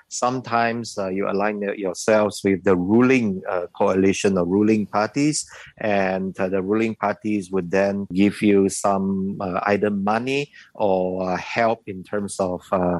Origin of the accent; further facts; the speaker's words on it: Sabah, Malaysia; I'm from Sabah, for example.